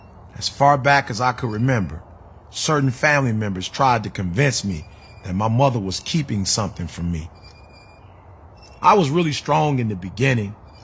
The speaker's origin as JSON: {"language": "English", "town": "Chicago", "region": "Illinois", "country": "United States", "tie": "born there", "said": "It indicated that I was born in Chicago within city limits."}